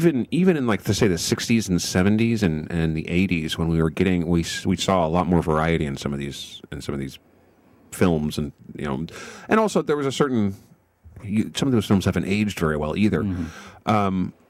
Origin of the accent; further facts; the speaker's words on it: Wichita, Kansas, United States; There wasn't one in Wichita, where I grew up in Wichita, Kansas, back in the middle of the country.